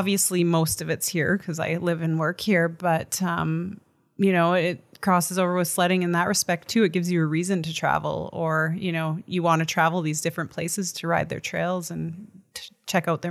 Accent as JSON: {"language": "English", "region": "Alberta", "country": "Canada", "tie": "born or raised there", "moved": "yes", "lives_now": "Revelstoke, Canada", "said": "No, I'm not. I'm born and raised in Alberta, so it's the next province over. I left Alberta and came to BC in 2000 and I'd say six"}